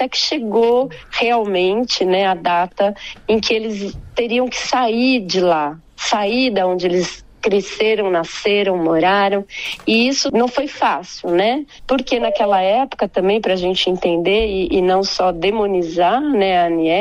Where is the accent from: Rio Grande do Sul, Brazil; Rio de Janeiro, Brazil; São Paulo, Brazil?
São Paulo, Brazil; Eu sou de São Paulo, então eu continuei essas conversas à distância.